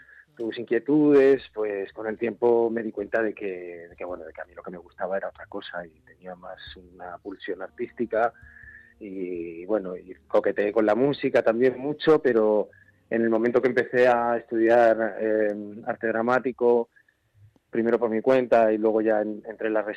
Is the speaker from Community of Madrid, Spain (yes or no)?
yes; Madrid, Community of Madrid, Spain; es mi barrio, o sea, quiero decir, vengo de allí, mi familia, toda mi familia vivía allí, y bueno, pues, bueno, un barrio popular de las afueras de Madrid